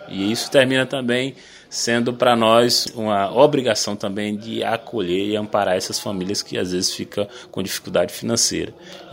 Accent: Campo Formoso, Bahia, Brazil; Laje dos Negros é minha terra, é minha casa. Campo Formoso é a minha casa, nasci aqui, então tenho um prazer de dizer que sou campo formosense, que eu sou da Laje dos Negros.

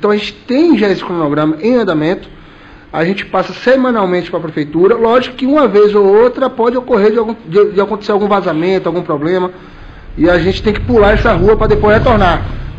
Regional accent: Salvador, Bahia, Brazil; Na verdade não, eu sou de Salvador.

